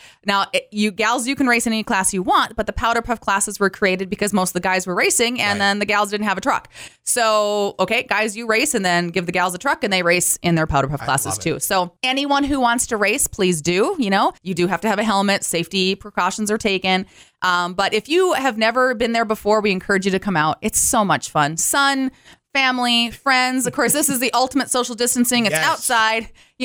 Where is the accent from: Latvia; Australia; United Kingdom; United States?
United States; North Dakota; You know, we're from North Dakota. We're kind of rednecks around here